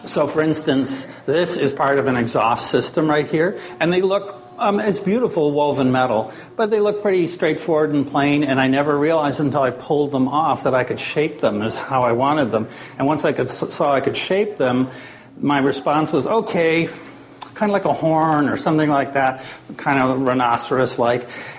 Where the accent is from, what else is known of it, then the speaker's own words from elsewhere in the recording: Maine, United States; I come from Maine originally